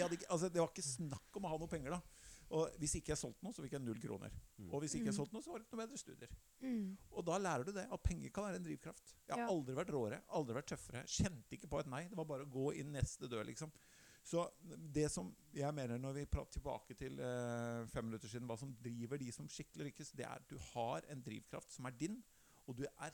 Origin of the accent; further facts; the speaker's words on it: Oslo, Norway; Ja, jeg er jo fra Oslo Øst.